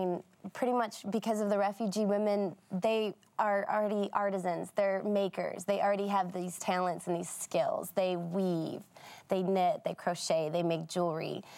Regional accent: Detroit, Michigan, United States; Yeah, we grew up in Detroit, and so I had that sense of adventure.

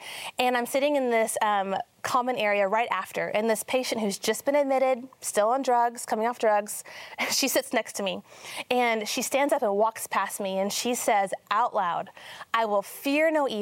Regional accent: Oklahoma, United States; I'm a housewife from the Bible Belt in Oklahoma.

